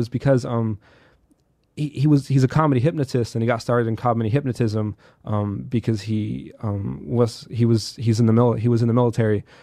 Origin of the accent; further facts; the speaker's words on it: Nebraska, United States; I am from Nebraska, and so when I came up to Sioux Falls, I'm from a really small town